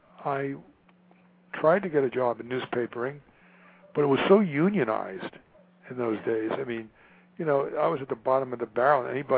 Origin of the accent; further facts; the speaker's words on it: New York, United States; moved away as an adult; now in Los Angeles, United States; And I'm originally from New York, and I came out here to go to college.